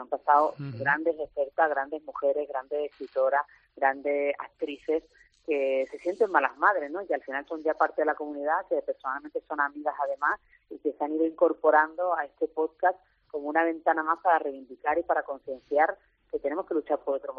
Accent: Málaga, Andalusia, Spain; como malagueña, pues me hace mucha ilusión

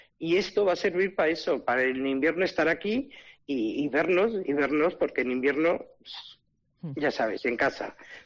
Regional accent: Brieva, Spain; O sea, yo Brieva es, yo no he nacido en Brieva, pero es Brieva, Brieva es mi pueblo.

